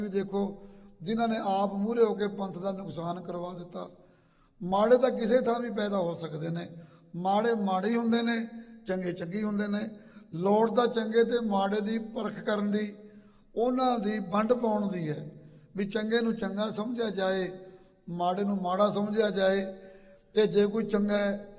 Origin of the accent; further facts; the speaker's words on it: Dhatogal, Punjab, India; ਮੇਰਾ ਪਿੰਡ ਮਲੇਰਕੋਟਲੇ ਦੀ ਹੱਦ 'ਤੇ ਹੈ, ਢਟੋਗਲ ਪਿੰਡ ਹੈ।